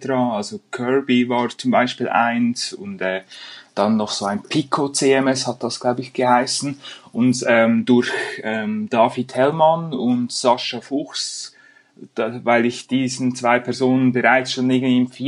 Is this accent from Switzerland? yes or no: yes; Aarau, Aargau, Switzerland; ich bin aus der Schweiz, komme aus Aarau, ein kleines Städtchen in Zentralschweiz sozusagen.